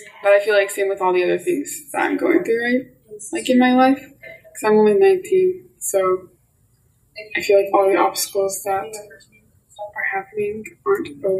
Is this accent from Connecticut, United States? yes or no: no; Colorado, United States; They were all from Utah. I was from Colorado.